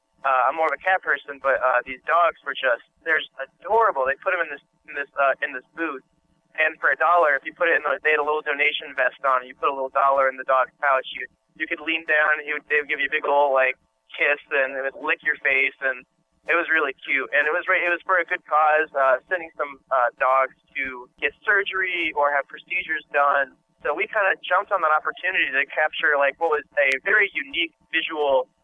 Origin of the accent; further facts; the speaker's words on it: Dayton, Ohio, United States; I'm from Dayton, Ohio, and I'm a videographer for BSU Journalism at the fair.